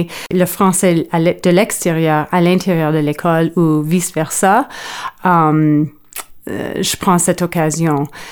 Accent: Ontario, Canada; first language fr; en grandissant en Ontario, ma langue maternelle était le français

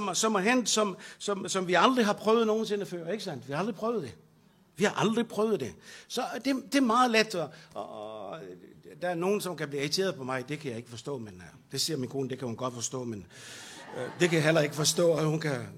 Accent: Bornholm, Capital Region of Denmark, Denmark; Jeg kommer fra Bornholm

